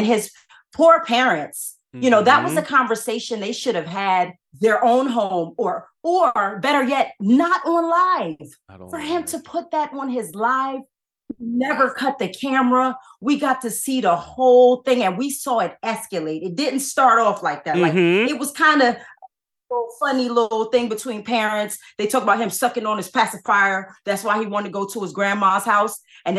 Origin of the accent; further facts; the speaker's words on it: New York, United States; I am from New York.